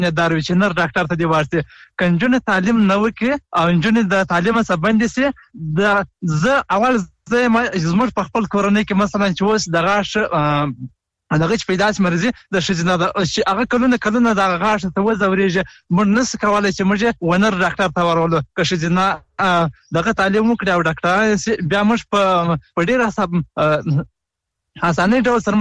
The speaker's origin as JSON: {"language": "Pashto", "region": "Helmand", "country": "Afghanistan", "said": "د هلمند ولایت نه."}